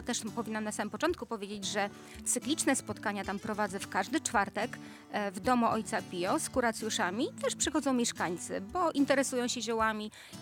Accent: Warmian-Masurian Voivodeship, Poland; pracowałam w szkole i w Olsztynie, bo pochodzę z tamtych stron i tutaj też w Jarosławiu, w Dobrej, na różnych placówkach.

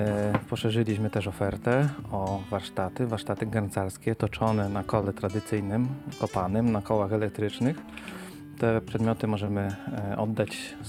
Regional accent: Lesko, Subcarpathian Voivodeship, Poland; Taki związek jest, że ja jestem rodowitym bieszczadnikiem. Pochodzę z Leska, urodziłem się w Lesku. Tam 30 lat spędziłem na działalności społecznej, kulturalnej.

